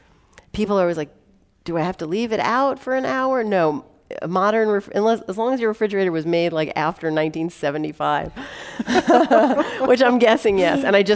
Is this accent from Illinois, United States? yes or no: no; Queens, New York, United States; And growing up in Queens, it's really one of the most cultural diverse places in the country, maybe the world.